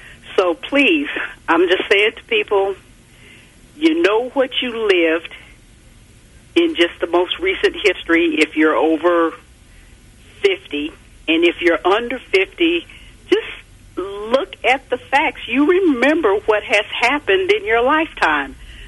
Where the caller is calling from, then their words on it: United States; I'm calling from Wyandotte County.